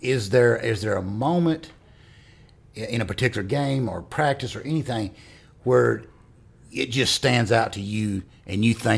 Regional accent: United States; I grew up in Lauderdale County. I know Central very well.

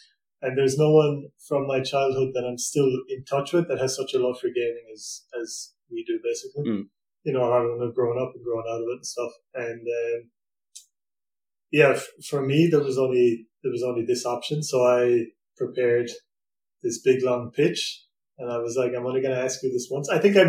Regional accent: Ireland; now in Austria; obviously I moved to Austria now and I grew up in Ireland.

